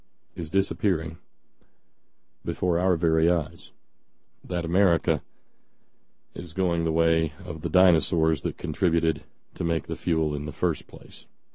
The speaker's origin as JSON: {"language": "English", "region": "Alabama", "country": "United States", "tie": "born or raised there", "said": "Or as we said growing up down that way, gas. But gasoline at prices like that meant that a boy growing up in Alabama could see Appomattox Courthouse in Virginia."}